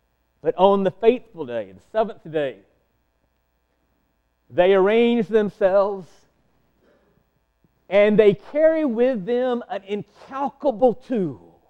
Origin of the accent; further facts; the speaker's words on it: Alabama, United States; I grew up in Montgomery, Birmingham, Alabama, in the 1950s and 60s.